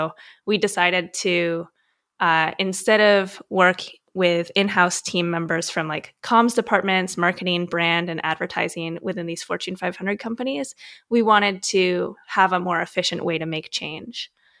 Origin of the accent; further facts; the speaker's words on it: Canada; I am Canadian